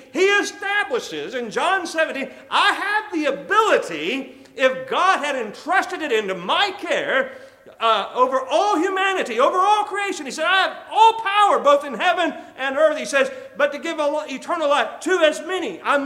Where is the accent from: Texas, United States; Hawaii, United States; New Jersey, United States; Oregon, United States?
Texas, United States; and I'm from West Texas. I was a Red Raiders fan